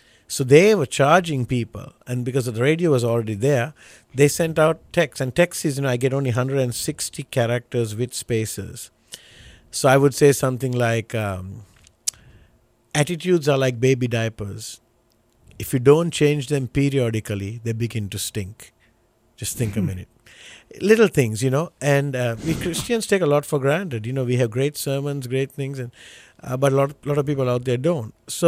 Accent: Sri Lanka; Okay, you know, Sri Lanka is an island. It's on the southern tip of India.

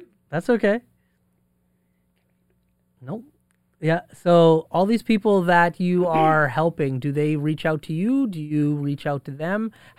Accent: Fort McMurray, Alberta, Canada; when I grew up in Fort McMurray, although it was multicultural, the numbers weren't really there. Like it was primarily East Coasters.

